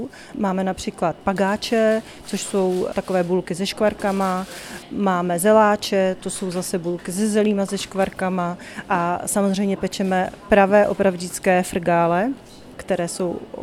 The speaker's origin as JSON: {"language": "Czech", "region": "Moravia", "country": "Czechia", "said": "protože jsem z Moravy, z Valašska"}